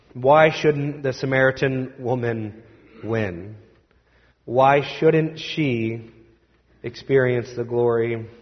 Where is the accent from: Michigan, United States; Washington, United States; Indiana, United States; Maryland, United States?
Indiana, United States; I'm from Indiana. This is important that you hear this from someone who's authoritative.